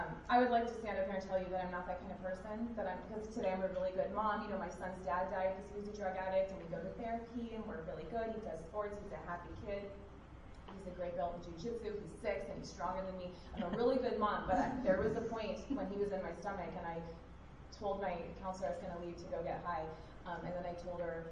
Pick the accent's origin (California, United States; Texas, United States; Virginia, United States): California, United States; San Mateo; I'm from San Mateo. I graduated from USF last month.